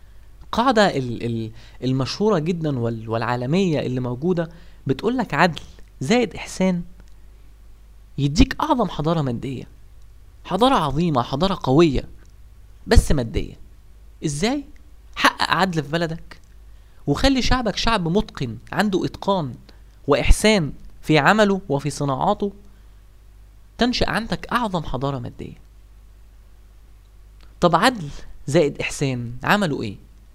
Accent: Egypt; وهل احنا كمصريين محتاجين قيمة الاتقان النهاردة؟

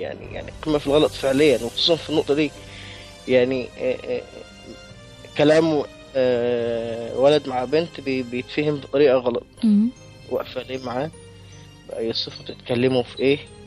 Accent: Upper Egypt, Egypt; أنا صعيدي، وعادتنا وتقاليدنا بتقول كده

